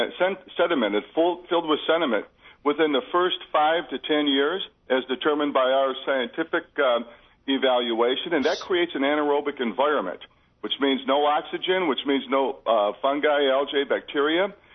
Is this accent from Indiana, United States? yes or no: no; Ohio, United States; also born or lived in New York / Michigan; now in Charleston, United States; I was born and raised in Ohio and lived in New York for 5 years in Michigan, moved down to Charleston in about 1996.